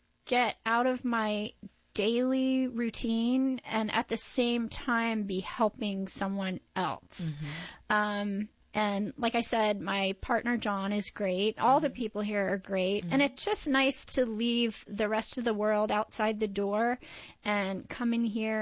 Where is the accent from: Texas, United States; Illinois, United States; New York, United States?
Texas, United States; Houston; also born or lived in Colorado; now in Raleigh, United States; I have been in North Carolina for, 15 years. And before that, I was in Colorado. And before that, I was raised in Houston, Texas.